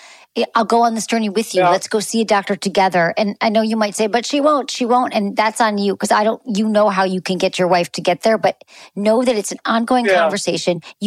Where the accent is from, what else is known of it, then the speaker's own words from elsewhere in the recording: Michigan, United States; I'm from Michigan, but you're Minnesota.